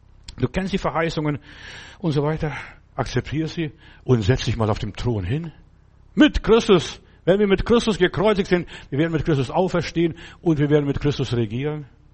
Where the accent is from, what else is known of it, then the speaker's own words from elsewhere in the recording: Bavaria, Germany; Bei uns im Bayerischen Wald, auf unserem Grundstück